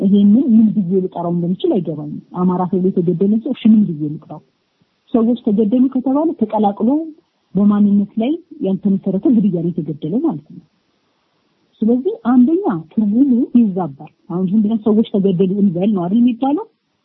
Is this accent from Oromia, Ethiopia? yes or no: no; Amhara, Ethiopia; እኔ ከዛ ክልል ስለመጣሁ ቴዎሎጂ ያደኩት እዛም ስለሆነ